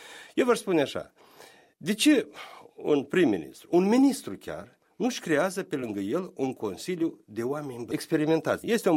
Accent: Bădragii Vechi, Edineț District, Moldova; Iau un exemplu satul meu, un sat de Răzești pe malul Prutului, Bădrage Vechi Raionul Iedineț, un sat care practic rămâne fără populație.

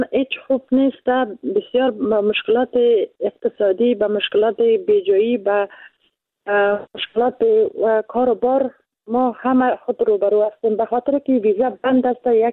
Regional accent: Afghanistan; چون ما افغان هستیم

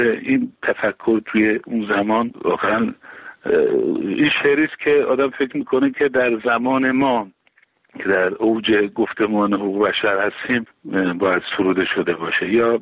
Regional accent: Iran; برای من به عنوان یک ایرانی

